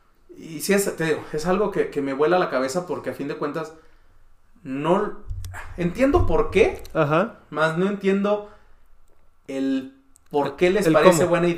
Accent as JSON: {"language": "Spanish", "town": "Ramos Arizpe", "region": "Coahuila", "country": "Mexico", "said": "no, la neta, yo soy de Ramos, güey"}